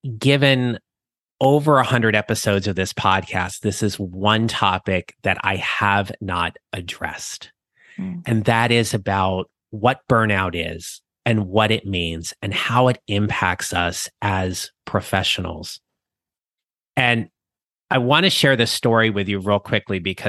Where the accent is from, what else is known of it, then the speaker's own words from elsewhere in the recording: New Jersey, United States; We lived in neighboring towns where I grew up in New Jersey.